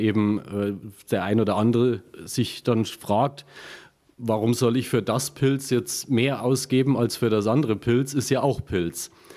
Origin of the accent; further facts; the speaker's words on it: Bavaria, Germany; now in Saarland, Germany; Man hört es vielleicht an meinem Slang, dass ich jetzt kein gebürtiger Saarländer bin, sondern ein Beigeplätschter, sondern ich komme aus Franken, aus Oberfranken, größte Bierdichte weltweit.